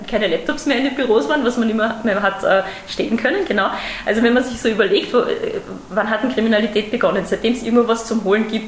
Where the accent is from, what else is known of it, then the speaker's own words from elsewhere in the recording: Austria; now in Germany; Also ich glaube, an meinem Akzent hört man, dass ich keine Deutsche bin. Also ich bin tatsächlich selber Österreicherin